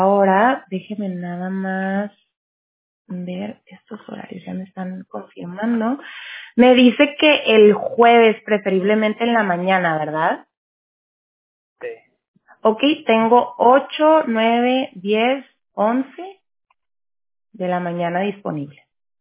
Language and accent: Spanish; Mexico; yo soy mexicana